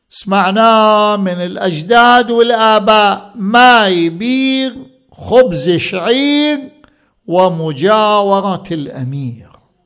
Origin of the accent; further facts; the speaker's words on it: Iraq; أنا ابن العراق، العراق أعرفه شبر شبر شبر شبر